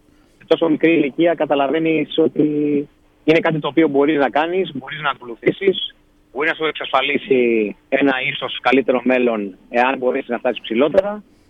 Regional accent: Greece; είναι πάρα πολύ μεγάλη η υπερηφάνεια και σαν Έλληνας πλέον, γιατί εκπροσωπείς και την πατρίδα σου στο εξωτερικό.

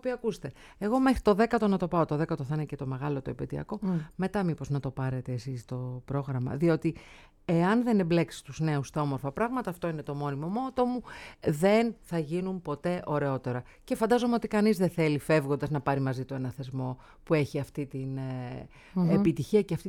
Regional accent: Larissa, Thessaly, Greece; Εγώ είμαι από τη Λάρισα, κυρία Καραλή. Βέβαια, εγγονή Σέρβα, το λέω πάντοτε αυτό.

